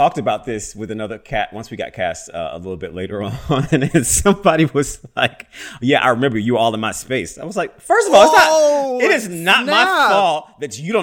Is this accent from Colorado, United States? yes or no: no; Baton Rouge, Louisiana, United States; now in New York, United States; I remember being in New York living. I moved there from Louisiana